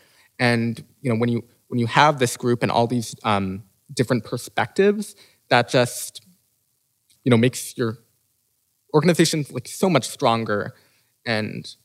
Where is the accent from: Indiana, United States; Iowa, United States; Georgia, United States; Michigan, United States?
Indiana, United States; West Lafayette; I'm from West Lafayette and I don't live near a coal plant that is polluting my air.